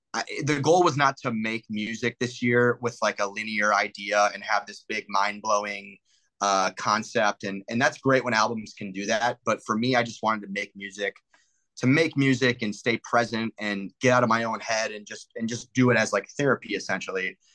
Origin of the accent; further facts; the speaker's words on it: Midwest, United States; now in Los Angeles, United States; consider myself a Midwest person. I've lived in LA for like 8 years now, but, People still like can tell I'm from the Midwest.